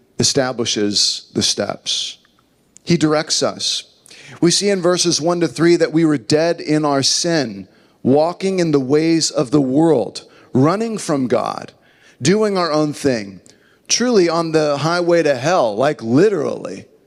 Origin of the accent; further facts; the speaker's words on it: California, United States; Some kid growing up in the Inland Empire, you're going to use them to go out to LA and try to minister and help people?